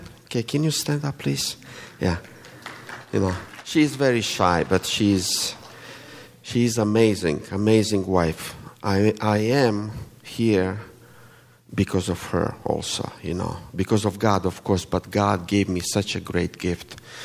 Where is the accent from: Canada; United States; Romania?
Romania; I'm from Romania. So if you wonder why I have an accent, it's not an Alabama accent, okay?